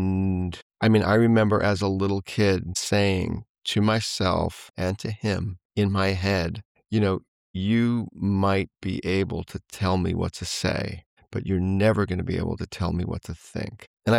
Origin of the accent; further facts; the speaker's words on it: New York, United States; When I was growing up in Long Island